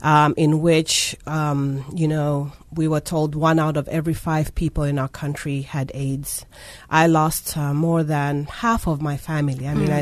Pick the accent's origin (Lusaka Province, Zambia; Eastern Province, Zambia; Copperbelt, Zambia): Copperbelt, Zambia; Kitwe; Yes, I was born in Zambia, a little town called Kitwe.